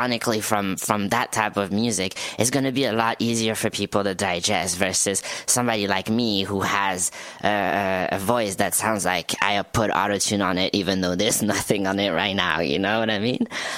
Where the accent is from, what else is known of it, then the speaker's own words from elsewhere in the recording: France; English is a second language; if I say excuse my French, it works because I'm actually from France, you know, so yeah.